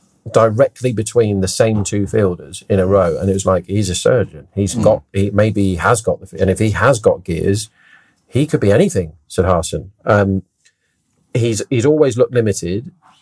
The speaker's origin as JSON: {"language": "English", "region": "England", "country": "United Kingdom", "said": "I hope so, as an Englishman."}